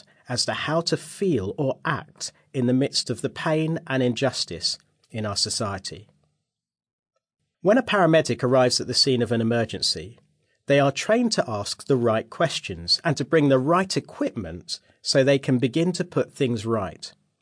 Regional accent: London, United Kingdom; am Black British. I was born in London to parents from the island of Barbados in the Caribbean, who had moved to the UK to work and study. The suburb where I grew up was predominantly white.

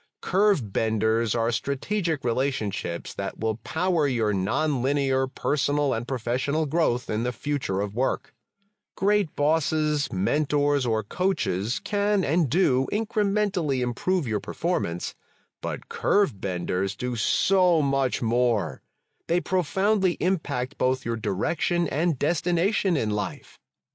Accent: Atlanta, Georgia, United States; also born or lived in Iran; I've lived in Atlanta since I immigrated from Iran back in 1981. I've grown up and worked in various parts of town.

